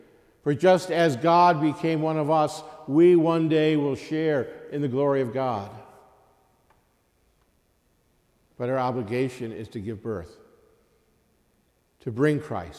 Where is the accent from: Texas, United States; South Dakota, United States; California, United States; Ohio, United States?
Ohio, United States; Lakewood; I grew up in Lakewood. I went to St. Luke's Elementary School and St. Ed's.